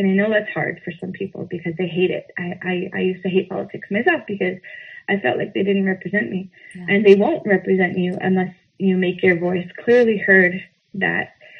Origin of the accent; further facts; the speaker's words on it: North Dakota, United States; So I'm from North Dakota, and we're battling with all of these really ridiculous laws